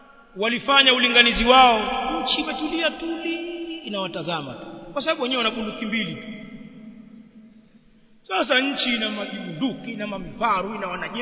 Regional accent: Tanzania; haya tuliyozungumza kwa miaka mingi kule kwetu Tanzania

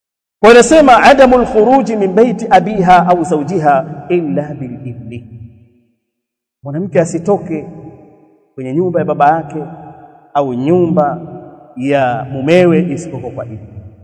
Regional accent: Tanzania; Maana kule kwetu Tanzania kuna watu walikuwa nasema

